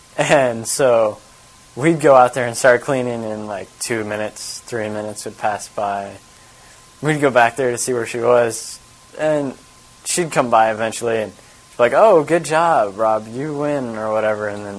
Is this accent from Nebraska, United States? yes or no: yes; Nebraska, United States; This is like some stories from when I was growing up in Nebraska. There's 8 kids in my family, and I was the youngest.